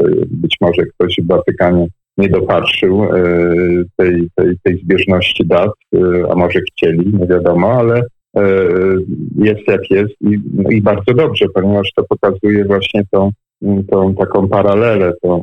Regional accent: Poznań, Greater Poland Voivodeship, Poland; ja, ponieważ jestem z Poznania, też nasuwa mi się takie pytanie

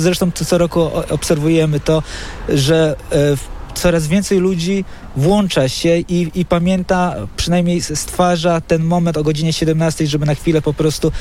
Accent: Warsaw, Masovian Voivodeship, Poland; ja jestem akurat z dziada pradziada, mówię o sobie warszawianinem

